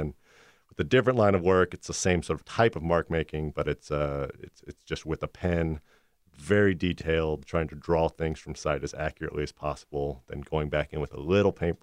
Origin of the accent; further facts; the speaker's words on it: Atlanta, Georgia, United States; I grew up in Atlanta, went to school there and lived abroad for a while when I was a kid and came back to Georgia and eventually went to university here